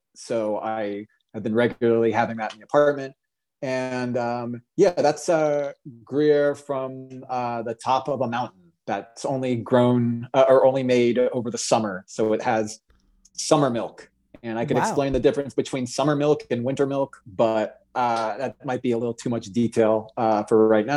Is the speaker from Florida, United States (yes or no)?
yes; Orlando, Florida, United States; I grew up in Orlando, Florida.